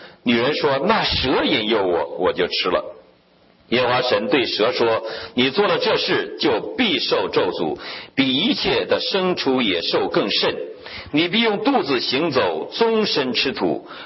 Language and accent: Chinese; Wangkui, Heilongjiang, China; moved away; 我们老家是黑龙江省望归县，归绥化市管，这个市管了大概10个县，我们算过去叫绥化地区，现在改成绥化市。